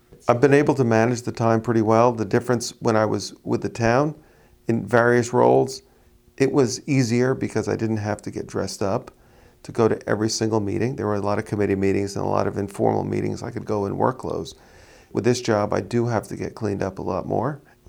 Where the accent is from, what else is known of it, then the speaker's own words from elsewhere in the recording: Peconic, New York, United States; Well, I was born in Greenport Hospital, and I am a fourth-generation farmer in Peconic